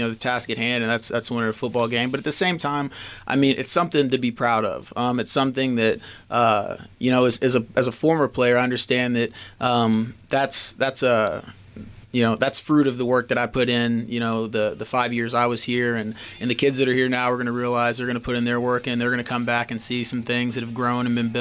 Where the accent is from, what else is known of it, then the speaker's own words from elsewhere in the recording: Midland, Texas, United States; I love my hometown of Midland. I love just the area in general of West Texas. You know, that's it's where I lived, you know, my whole life before, you know, I left and moved to Pittsburgh.